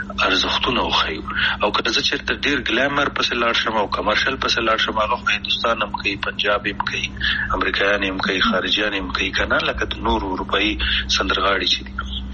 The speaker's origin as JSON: {"language": "Pashto", "country": "Afghanistan", "said": "مونږ کوم افغانان یو"}